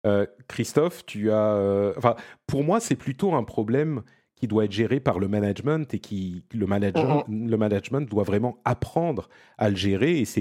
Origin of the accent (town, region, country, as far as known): Italy